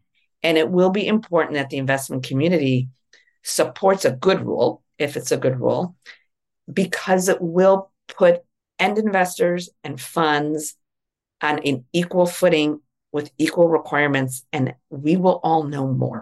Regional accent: Illinois, United States; And I grew up outside Chicago.

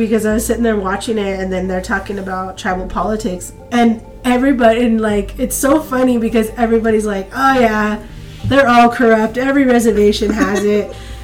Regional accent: California, United States; Yeah, she's like, there's no natives in California. Where are you really from? We used to get that all the time. Like, there's no natives in California.

